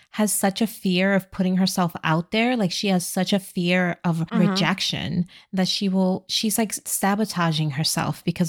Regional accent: New York, United States; As a New Yorker, the rivalry between the Red Sox and the New York Yankees is legendary.

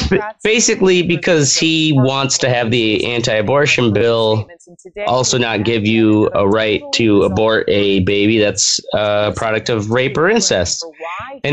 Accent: Wisconsin, United States; Yeah, but I grew up right across in Wisconsin, but we go to Dubuque, Iowa all the time.

